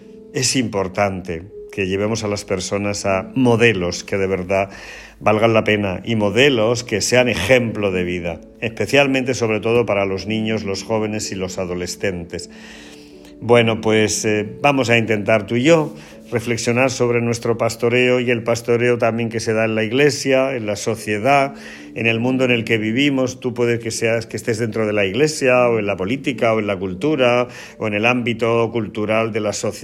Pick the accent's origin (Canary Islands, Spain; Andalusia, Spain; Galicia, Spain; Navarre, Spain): Andalusia, Spain; Andújar; hoy tenemos una fiesta muy hermosa en mi tierra, en Jaén, en Andújar